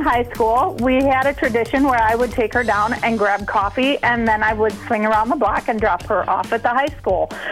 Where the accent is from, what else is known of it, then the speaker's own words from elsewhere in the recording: Mount Horeb, Wisconsin, United States; I'm from Mount Horb and I need to pay better attention to where I'm going.